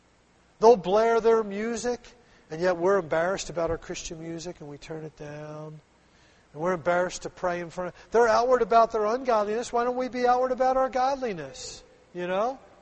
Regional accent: Philadelphia, Pennsylvania, United States; I grew up in Philadelphia, pretty rough down there, you know.

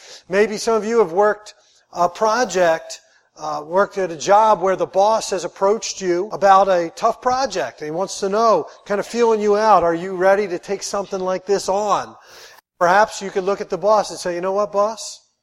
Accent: Philadelphia, Pennsylvania, United States; When I was a kid, I grew up in Philadelphia, kind of a tough area.

